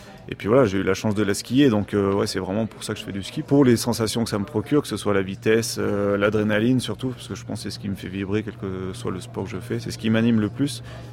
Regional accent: Val Thorens, Auvergne-Rhône-Alpes, France; j'ai 31 ans, je viens de Val Thorens.

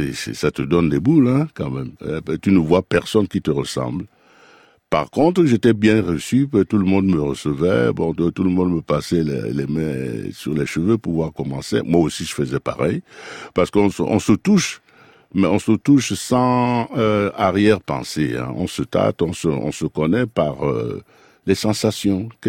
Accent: Cameroon; quand je suis arrivé ici, je voulais faire du violon parce que mon professeur de chorale chez nous au Cameroun, il jouait du violon.

